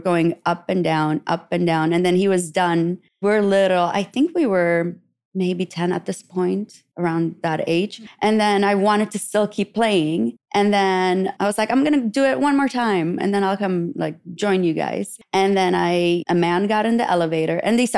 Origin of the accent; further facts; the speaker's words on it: Iraq; I grew up in Iraq and they don't even have kissing on TV.